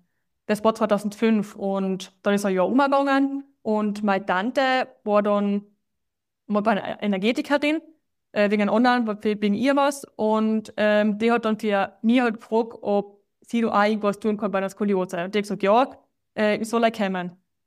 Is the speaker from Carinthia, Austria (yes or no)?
no; Tyrol, Austria; ich komme aus Osttirol und bin 31